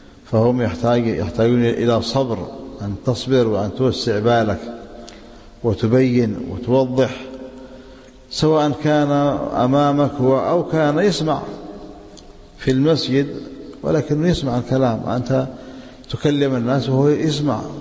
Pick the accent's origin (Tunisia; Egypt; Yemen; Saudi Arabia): Yemen